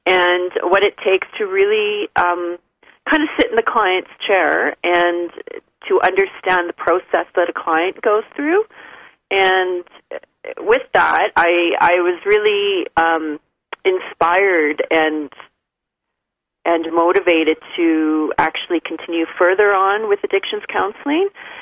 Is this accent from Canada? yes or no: yes; Canada; I'm from Canada, and I graduated from the University of Lethbridge in Alberta with a bachelor's degree in health sciences, specializing in addictions counseling.